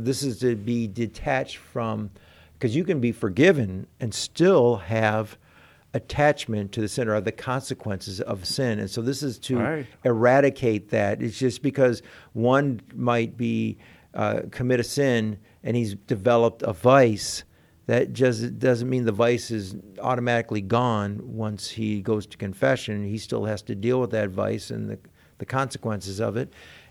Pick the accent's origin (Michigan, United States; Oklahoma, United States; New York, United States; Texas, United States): Michigan, United States; Detroit; Ontario's the closest province to me growing up in Detroit.